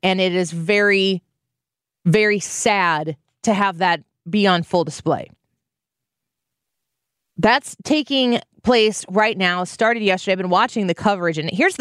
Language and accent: English; Illinois, United States; It's interesting to see the Democrat Party descending upon my home state.